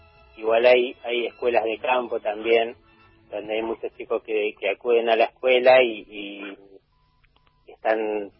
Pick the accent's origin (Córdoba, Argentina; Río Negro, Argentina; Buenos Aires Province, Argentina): Buenos Aires Province, Argentina; San Pedro; now in Alsina, Argentina; yo vengo de San Pedro